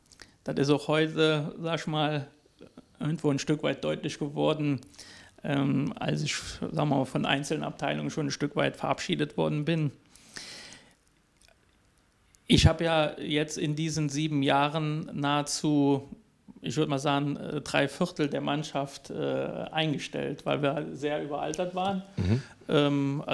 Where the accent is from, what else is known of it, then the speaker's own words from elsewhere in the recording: Traben-Trarbach, Rhineland-Palatinate, Germany; Traben-Trarbach, da wo ich groß geworden bin, in Wittlich in die Schule gegangen